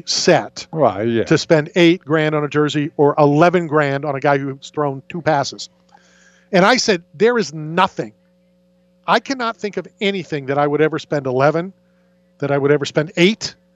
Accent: Philadelphia, Pennsylvania, United States; born there; I was born in Philadelphia. My dad loved the Philadelphia Phillies.

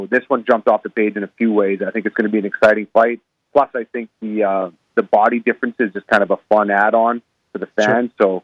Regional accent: Calgary, Alberta, Canada; I guess I would say I'm a pretty typical Canadian. I still love my hockey. My Calgary Flames are my hometown team, so I'm always cheering for them.

